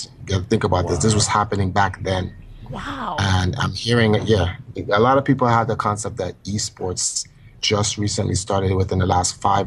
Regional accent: Jamaica; moved away; Well, it's a different thing because we're immigrants from Jamaica. So when my parents brought me here, my father was always working.

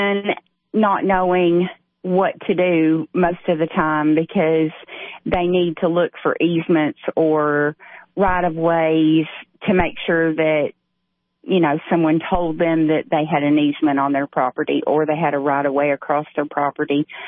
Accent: United States; I was born and raised in Putnam County.

